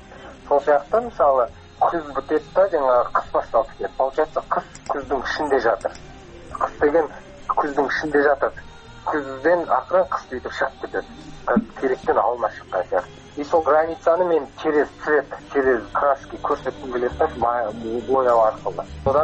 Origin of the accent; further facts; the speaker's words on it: Almaty, Kazakhstan; Мен кичинтай кезде ауылда өстүм көрсөттү экен. Бизге потом болсо Алматыга мектеп окуган кезде көшүп келдик. То есть мен ауылда да болдум кичинтай кезде. Кийин калада да өсүп кеттим. Калада билем, ауылда билем.